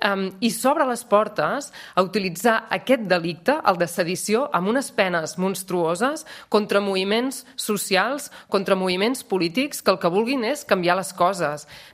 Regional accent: Vic, Catalonia, Spain; Però a mi em recorda Vic, perquè jo sóc de Vic i Vic és una ciutat freda també i amb molta boira.

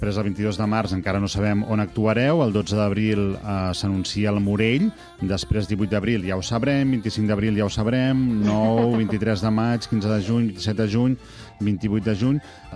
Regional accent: Mataró, Catalonia, Spain; jo sóc de Mataró

